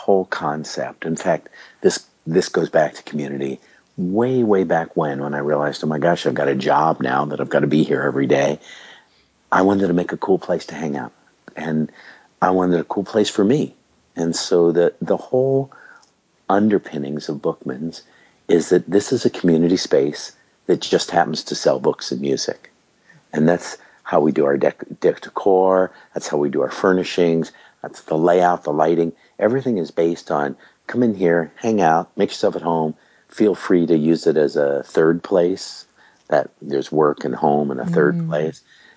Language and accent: English; Tucson, Arizona, United States; Oh, the first Tucson homeboy one.